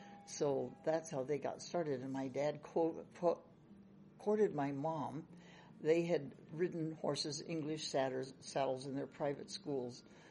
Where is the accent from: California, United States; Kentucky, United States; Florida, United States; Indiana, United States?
California, United States; La Jolla; born there; I wasn't born on the Simpson Ranch. I was born in La Jolla, but they were living on the Simpson Ranch.